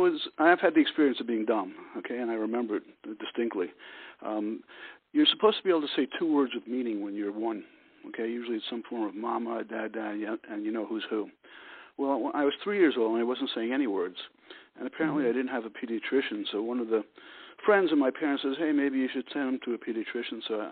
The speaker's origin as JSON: {"language": "English", "town": "Brooklyn", "region": "New York", "country": "United States", "tie": "born or raised there", "said": "So I grew up in Brooklyn, and my parents were Jewish, and they were European Jews who barely survived World War II."}